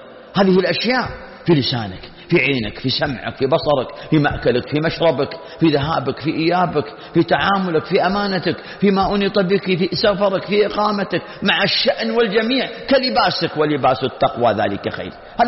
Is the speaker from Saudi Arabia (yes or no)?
yes; Saudi Arabia